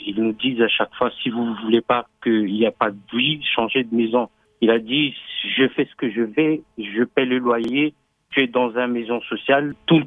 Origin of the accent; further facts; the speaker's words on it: Madagascar; now in France; Et bon, moi, je suis de Madagascar.